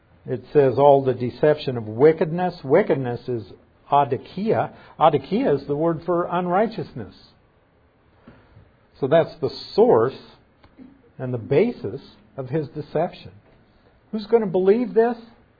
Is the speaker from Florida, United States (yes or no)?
no; Nebraska, United States; I don't know if it may be just because I'm a hick from Nebraska